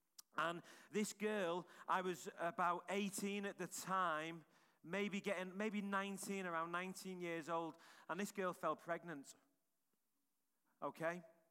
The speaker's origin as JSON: {"language": "English", "town": "Liverpool", "region": "North West England", "country": "United Kingdom", "tie": "born or raised there", "said": "I was growing up in Liverpool, and I was probably about 14 at that point"}